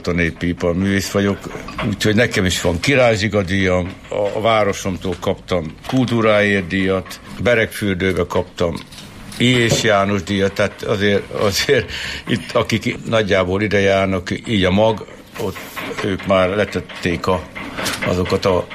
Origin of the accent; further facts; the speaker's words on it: Karcag, Jász-Nagykun-Szolnok, Hungary; now in Kisgyőr, Hungary; Karcagra, mert én egy kunsági gyerek vagyok, mondhatom, hogy kun gyerek